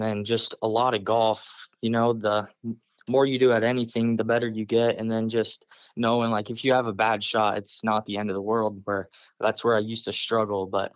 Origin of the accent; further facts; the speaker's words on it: Des Moines, Iowa, United States; born there; now in Shelby, United States; In Des Moines.